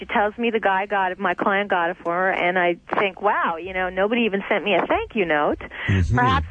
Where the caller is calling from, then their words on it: Los Angeles, California, United States; I'm here in L.A.